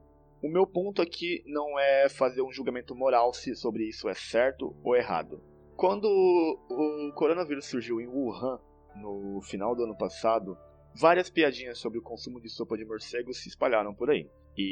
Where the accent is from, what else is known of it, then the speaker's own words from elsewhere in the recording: São Paulo, Brazil; Eu sou do interior de São Paulo, eu cresci vendo meus tios caçando capivara, caçando tatu, caçando até felinos de pequeno porte.